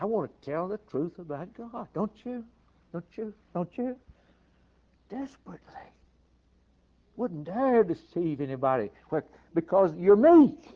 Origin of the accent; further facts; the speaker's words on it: Ireland; And I'm an Irishman, so I know something about anger.